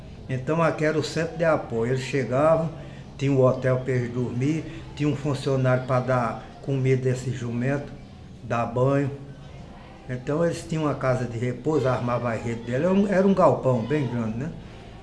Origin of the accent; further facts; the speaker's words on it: Rio de Janeiro, Brazil; Aí quando eu tive 8, 9 anos, ela conseguiu os filhos de retorno, aí fomos todos morar no Rio. Aí minha infância no Rio já foi outra